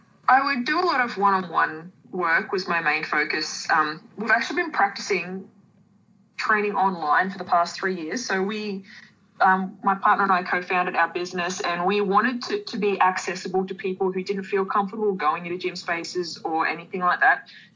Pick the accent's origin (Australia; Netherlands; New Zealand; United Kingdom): Australia; Queensland; I was about 9 hours north of Brisbane.